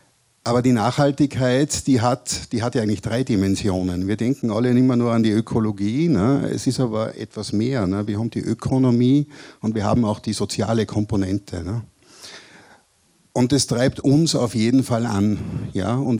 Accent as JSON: {"language": "German", "region": "Salzburg", "country": "Austria", "said": "Bin eigentlich ein Salzburger, ne, wohne aber in Tirol, richtig."}